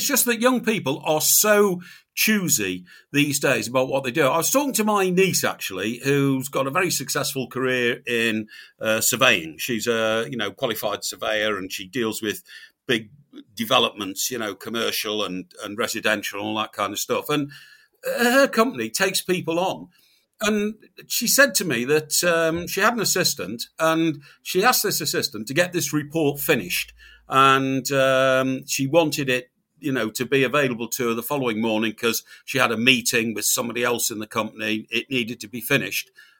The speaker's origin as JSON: {"language": "English", "town": "Chester", "region": "North West England", "country": "United Kingdom", "tie": "born or raised there", "said": "I love cathedrals. I was brought up in Chester. That's got a beautiful cathedral."}